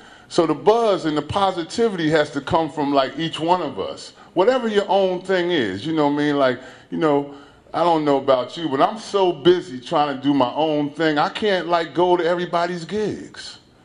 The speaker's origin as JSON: {"language": "English", "town": "Philadelphia", "region": "Pennsylvania", "country": "United States", "said": "I'm from Philly originally."}